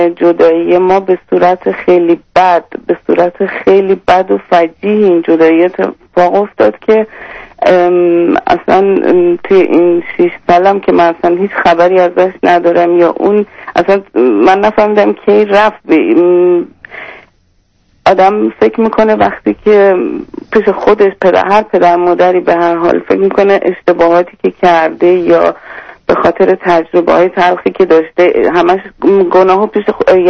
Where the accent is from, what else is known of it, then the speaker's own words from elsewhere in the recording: Iran; born there; من ایرانی هستم، تو ایران به دنیا آمدم،